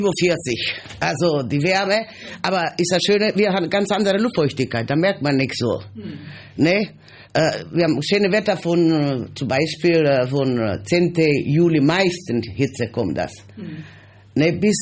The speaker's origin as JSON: {"language": "German", "country": "North Macedonia", "tie": "born or raised there", "second_language": "German", "moved": "yes", "lives_now": "Germany", "said": "Ich lebe mehr länger hier. Als in Mazedonien bin ich nur groß geworden, erwachsen."}